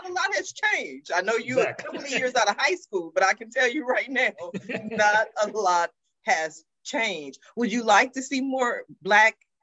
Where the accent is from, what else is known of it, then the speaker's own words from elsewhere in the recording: Los Angeles, California, United States; How I'm just saying, I grew up in South Central LA. I personally know a lot of people.